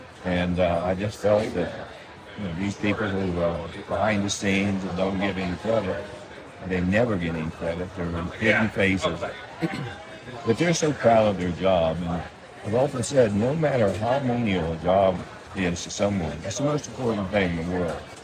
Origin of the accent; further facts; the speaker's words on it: West Virginia, United States; Again, I came from West Virginia